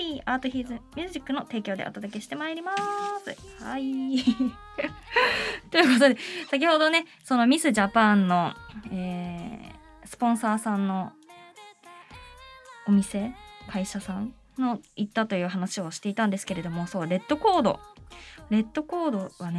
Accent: Saitama, Japan; 最初は埼玉県、私出身なので埼玉県の代表としてコンテストの予選だったり出場していたんですけれども

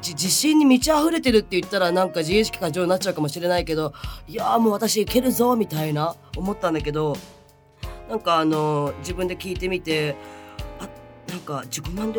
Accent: Ibaraki, Japan; やっぱまた地元茨城だから、まあ全然しょっちゅうは会えないけど、会おうと思えば結構すぐ会える距離だけど

